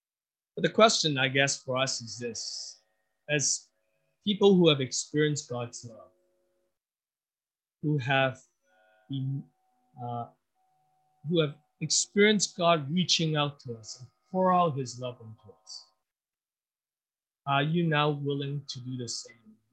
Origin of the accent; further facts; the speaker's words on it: Hong Kong; also born or lived in Canada / United States; I grew up in Hong Kong, came from Canada, and lived in the States.